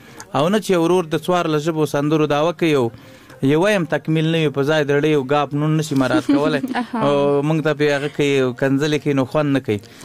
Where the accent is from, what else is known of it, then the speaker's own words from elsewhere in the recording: Laghman, Afghanistan; also born or lived in Kunduz; مونږ اصلا د لوی مشرقي یو، لغمان نه تللي یو کندوز ته، نو هم د کندوز یو هم د لغمان یو، دلته هم جایداد لرو، هلته هم لرو جایداد، خو ټول افغانستان زما کور ده